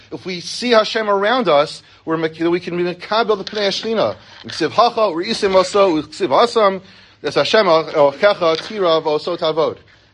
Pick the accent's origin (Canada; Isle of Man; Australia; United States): United States; Elizabeth, New Jersey; I grew up in Elizabeth, and I was taking the train home from Midtown, from Penn Station.